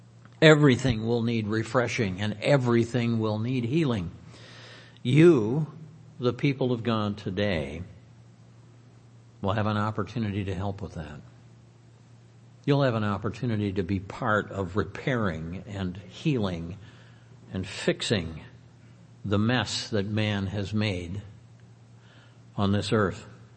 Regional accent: Detroit, Michigan, United States; born there; also born or lived in Los Angeles / Denver / Chicago / New York; I realize that I've lived in Los Angeles, I've lived in Denver, I've lived in Chicago, excuse me, I was born in Detroit, and I've lived in New York.

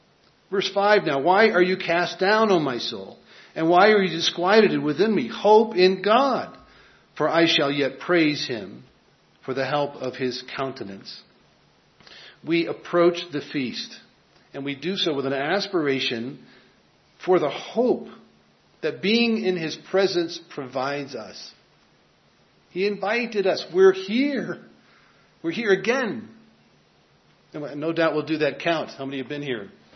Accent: Chicago, Illinois, United States; now in Minnesota, United States; You know, I am originally from Chicago, now in Minnesota, and I'm fighting to keep the Cubs out of my head.

